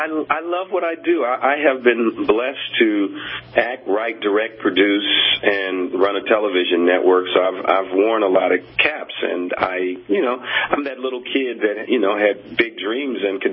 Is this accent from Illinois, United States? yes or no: yes; Chicago, Illinois, United States; You know, because you know, I'm from Chicago, and you know, for a little kid that didn't go to film school